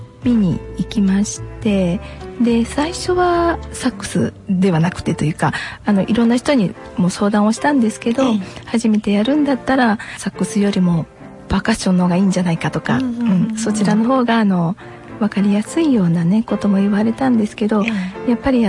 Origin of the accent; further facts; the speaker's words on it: Toyokawa, Aichi, Japan; 出身はですね、東三河の豊川市になります、